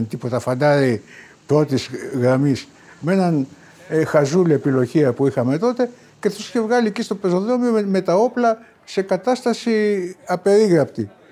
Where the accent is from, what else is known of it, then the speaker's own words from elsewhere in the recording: Athens, Attica, Greece; born there; Γεννήθηκα στην Αθήνα το 1940.